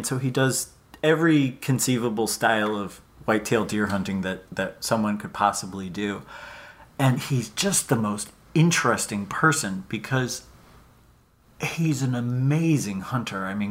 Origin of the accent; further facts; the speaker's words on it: Pennsylvania, United States; also born or lived in Connecticut; Yeah, I mean, my parents are from the Midwest. I grew up in Pennsylvania and Connecticut, so I don't really have a lot of experience with Texas hunting ranches.